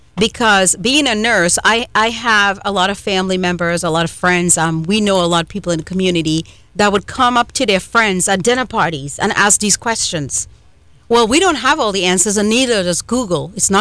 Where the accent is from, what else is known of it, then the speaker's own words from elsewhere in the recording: Trinidad & Tobago; now in United States; because I'm from Trinidad and Tobago. They've got universal health care there, but, I mean, it's different, right?